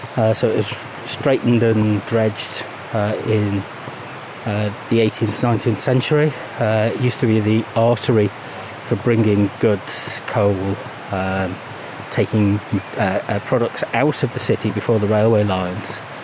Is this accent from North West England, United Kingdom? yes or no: yes; Liverpool, North West England, United Kingdom; now in Leicester, United Kingdom; as I'm originally from Liverpool